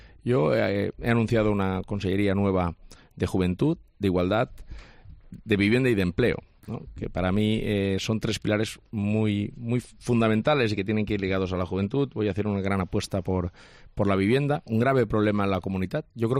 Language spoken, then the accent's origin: Spanish; Valencian Community, Spain; si me permite que le hable no como presidente, sino como valenciano, que soy. Los valencianos queremos saber exactamente qué pasó